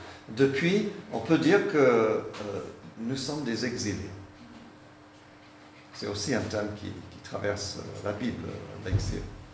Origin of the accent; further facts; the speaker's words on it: Canada; now in France; nous sommes un couple binational, mon épouse est française, je suis canadien. Quand les enfants étaient petits, on leur parlait en anglais, en français, c'était un peu mélangé.